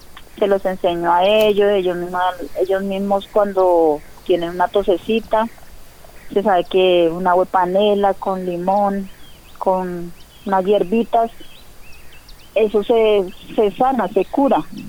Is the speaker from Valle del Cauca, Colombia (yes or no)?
no; Ibagué, Tolima, Colombia; now in Bogotá, Colombia; 12 años estoy acá en Bogotá, vengo del departamento del Tolima, más exactamente nací en Atagama, me crié en Ibagué.